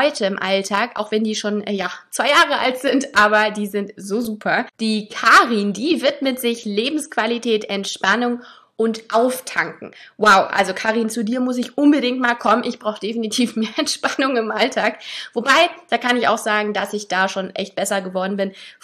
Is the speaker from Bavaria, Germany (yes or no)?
no; Hamburg, Germany; Sie ist Personalberaterin in Hamburg, meiner Heimatstadt, sehr cool.